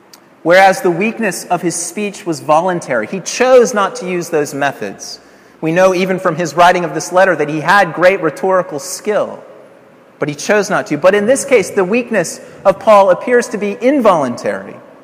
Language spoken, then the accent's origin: English; Colorado, United States; such as we witnessed just this past week in a movie theater in Aurora, in my home state of Colorado